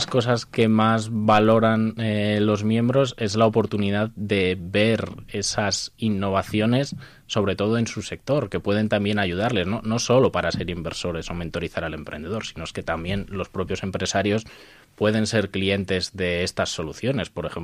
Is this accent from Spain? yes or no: yes; Castile and León, Spain; Vengo de un pueblo de Soria de 15 habitantes en el cual no hay ni una empresa, o sea, hay cuatro agricultores.